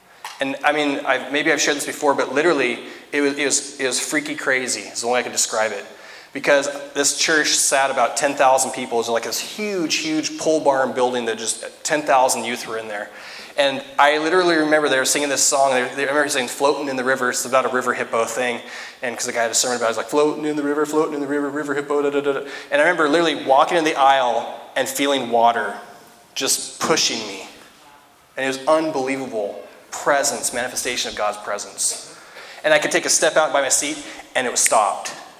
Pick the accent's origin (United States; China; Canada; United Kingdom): United States; Washington; So where are you from? Washington, D.C.? No, Washington State, you know.